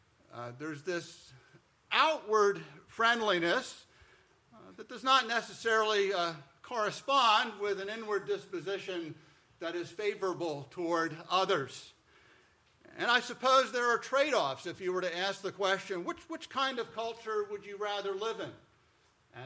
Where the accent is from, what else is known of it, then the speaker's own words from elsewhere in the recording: New Jersey, United States; also born or lived in Dallas; I grew up in the Northeast, mostly in New Jersey. Very glad to be back in the Northeast. Spent the middle third, roughly, of my life in Dallas, Texas.